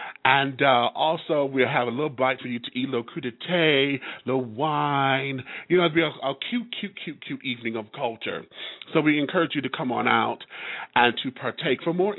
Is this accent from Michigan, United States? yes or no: yes; Detroit, Michigan, United States; in my hometown of Detroit, Michigan, actually on the outskirts in Ferndale.